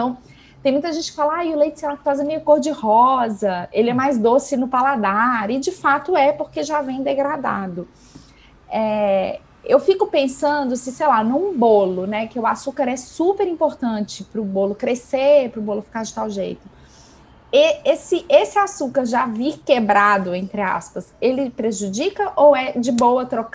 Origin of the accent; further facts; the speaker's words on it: Minas Gerais, Brazil; como uma boa mineira